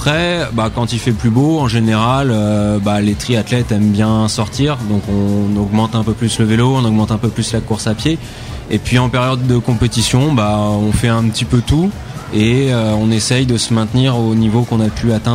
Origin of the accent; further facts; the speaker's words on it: Angoulême, Nouvelle-Aquitaine, France; moi, j'ai longtemps fait de l'aviron quand j'étais jeune sur Angoulême.